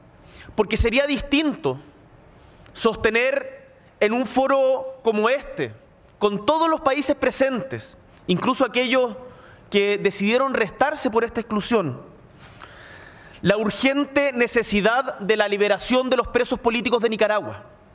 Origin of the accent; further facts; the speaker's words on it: Patagonia, Chile; Vengo de Chile. Específicamente desde la Patagonia, desde el sur de nuestro continente donde este se inicia.